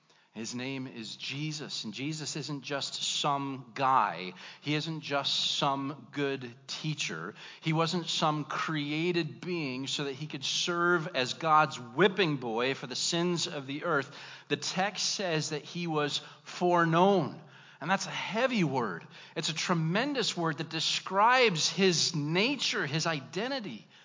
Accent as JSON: {"language": "English", "region": "Indiana", "country": "United States", "tie": "born or raised there", "said": "I grew up in Northwest Indiana."}